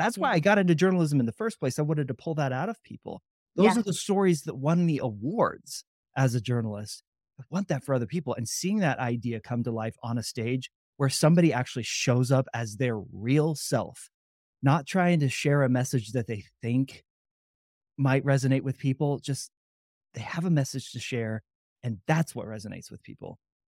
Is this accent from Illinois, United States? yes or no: no; Kansas City, Missouri, United States; now in Denver, United States; But I'm originally from Kansas City. Now I live in Denver, the Denver area now.